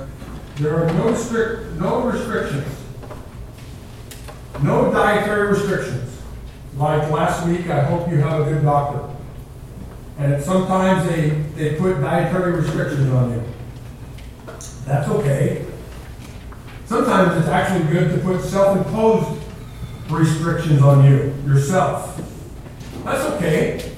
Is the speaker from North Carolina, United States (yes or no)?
no; Oregon, United States; Listen, I grew up on the Oregon coast. My dad was a fisherman.